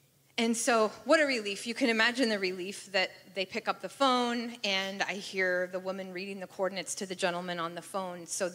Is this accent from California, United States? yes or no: yes; San Jose, California, United States; I grew up here in San Jose, and I grew up in a Christian home